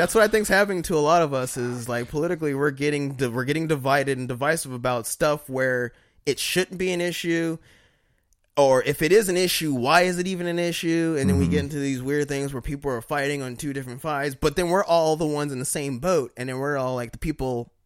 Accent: Denver, Colorado, United States; I'm from Denver. I'm from the city that had Abdul Raif do it, the former Nugget.

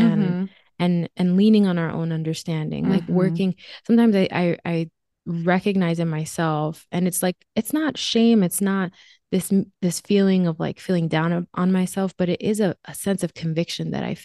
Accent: Northeast, United States; I'm from the Northeast.

